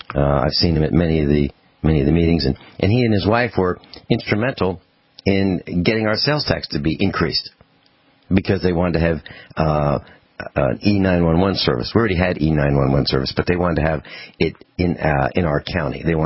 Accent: Virginia, United States; Maybe I have a foreign accent. Maybe it's because I'm from Virginia, not from here.

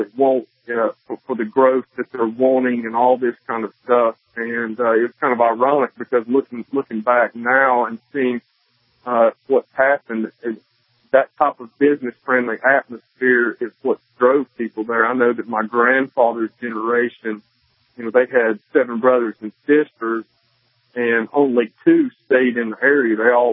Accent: North Carolina, United States; accent: southern United States; I don't know if you can tell by my accent or not, but I am a native of the southern United States and in western North Carolina

